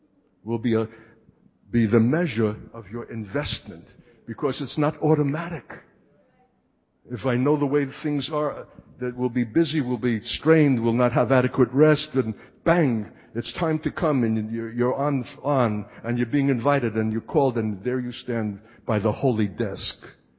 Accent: Singapore; This is the provision of God for us to become larger than life and more Hebraic than we are Singaporean. Don't be stuck in your culture and ethnic origin.

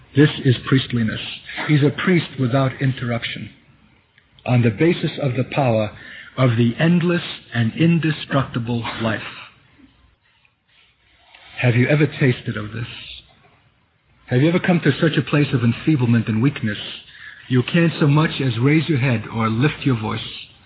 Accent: Brooklyn, New York, United States; accent: Brooklyn; I want to ask as many who have heard that voice through my Brooklyn accent to bow your heads now

